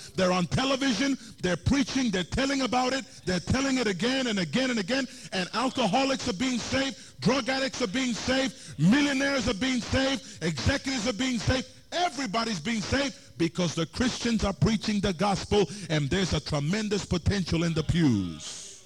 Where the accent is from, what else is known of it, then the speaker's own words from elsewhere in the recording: New York City, New York, United States; I came from New York City, went to college in Southern Missouri after I got saved.